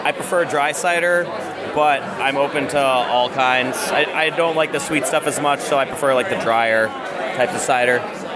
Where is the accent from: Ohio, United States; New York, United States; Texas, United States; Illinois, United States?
New York, United States; Brooklyn; I'm from New York